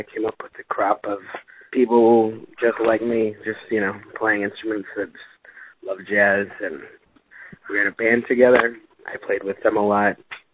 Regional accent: Shawnee, Kansas, United States; also born or lived in Overland Park; Was born in Overland Park in 86. I grew up in Shawnee. I went to Shawnee Mission North.

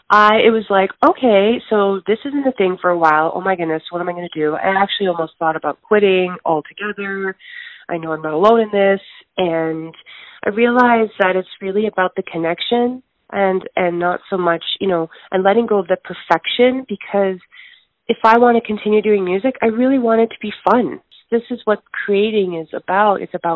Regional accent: Alberta, Canada; I'm from Alberta, born and raised the province.

